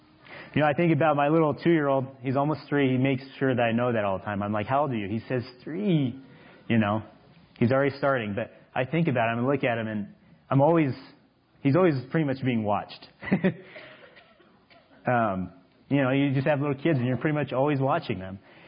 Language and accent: English; Texas, United States; I've listened to one of the evangelists that I grew up with in Texas.